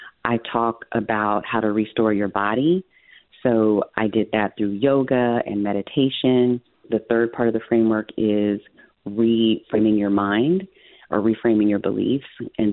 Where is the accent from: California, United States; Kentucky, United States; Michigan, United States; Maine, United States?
California, United States; East Palo Alto; how I grew up in East Palo Alto, a little town in Northern California that was very segregated at the time.